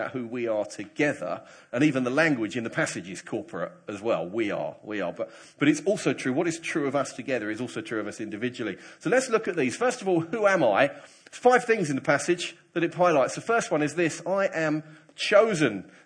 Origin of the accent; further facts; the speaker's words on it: England, United Kingdom; He's Indian, I'm English. He's born and bred in India, I'm born and bred in the UK.